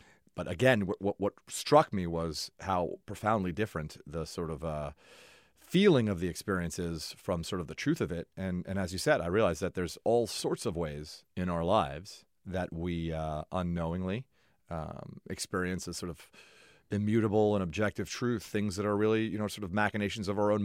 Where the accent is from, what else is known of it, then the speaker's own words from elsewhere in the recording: Miami, Florida, United States; So I grew up acting in Miami, Florida, my hometown, and probably did somewhere between 100 and 150 commercials growing up.